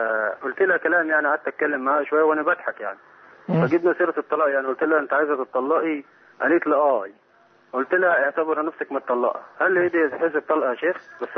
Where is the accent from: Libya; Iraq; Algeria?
Libya; also born or lived in Egypt; من ليبيا ومصر يعني